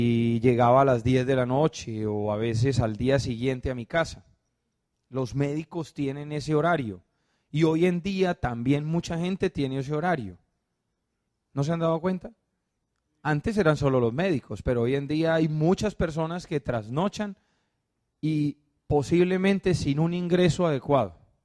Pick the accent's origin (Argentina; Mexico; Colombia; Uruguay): Colombia; Cúcuta, Norte de Santander; also born or lived in Barranquilla / Medellín; Yo no soy paisa, yo no soy de Antioquia, yo soy de Santander, de Cúcuta, norte de Santander, en límite con Venezuela. Y allá vive mi familia, entonces yo soy un poco inmigrante